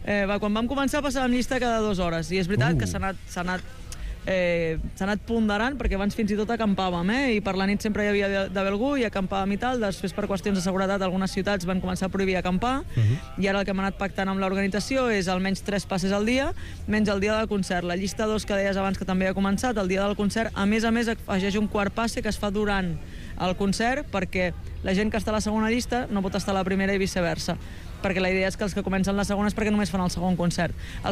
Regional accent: Barcelona, Catalonia, Spain; jo sóc d'aquí a Barcelona, però vaja, hi ha gent de tot arreu. Jo sóc d'aquí a Barcelona, m'he agafat vacances per estar aquí aquesta setmana fent cua

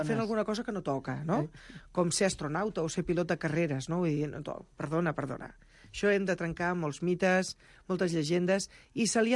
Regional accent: Sant Boi de Llobregat, Catalonia, Spain; jo soc de Sant Boi

